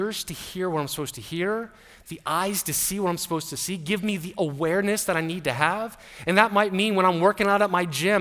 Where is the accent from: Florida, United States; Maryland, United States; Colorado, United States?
Maryland, United States; where I grew up in Maryland, we were actually not too far away from Mennonite and Amish communities.